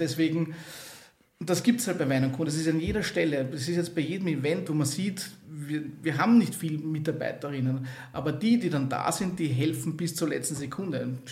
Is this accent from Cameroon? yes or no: no; Lower Austria, Austria; die Thermenregion, weil das ist meine Heimatregion